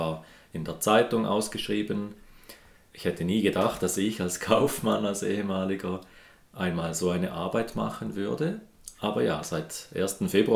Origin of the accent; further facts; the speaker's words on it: Switzerland; also born or lived in Wil; ich bin 47 Jahre alt, bin Schweizer, habe den größten Teil meines Lebens in Wiel gewohnt.